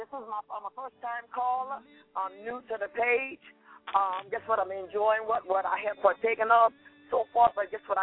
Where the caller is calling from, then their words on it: Louisiana, United States; I'm calling from Louisiana.